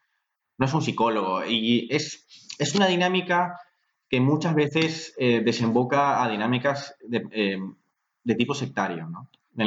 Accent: Lima, Peru; yo me crié en Lima y fui al Santísimo Nombre de Jesús. Es un colegio que está en San Borja y lo llevan monjas.

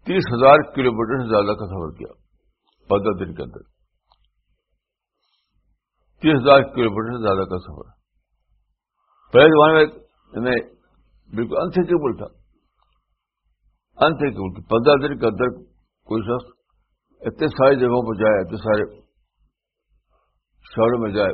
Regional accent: India; now in United States; میں انڈیا میں پیدا ہوا, میں ایک انڈین ہوں, اور اتنی دور آ کر کے امریکہ میں آزادانہ طور پر میں دعوت کا کام کر رہا ہوں.

